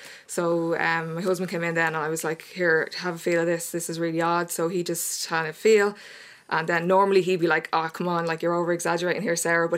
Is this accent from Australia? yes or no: no; Rathfarnham, Leinster, Ireland; So prior to that, I lived in Firhouse for about 12 years, and I'm actually from Rockbrook in Rathfarnham originally.